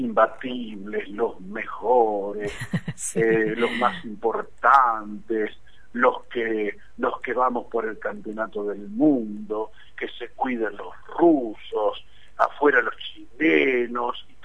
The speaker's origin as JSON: {"language": "Spanish", "country": "Argentina", "said": "Los argentinos somos así."}